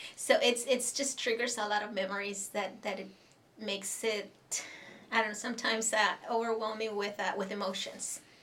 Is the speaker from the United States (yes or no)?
no; Mexico; moved away; and we go way back because I'm originally from Mexico.